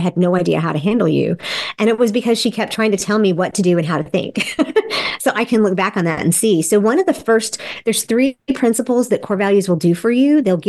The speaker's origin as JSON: {"language": "English", "country": "South Korea", "tie": "born or raised there", "first_language": "English", "said": "I grew up in Korea. So, of course, English is my first language. And then we knew some Korean."}